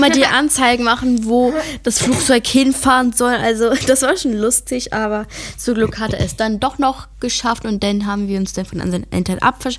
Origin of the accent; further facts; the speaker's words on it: Germany; Ja, ich bin eine deutsche Kartoffel.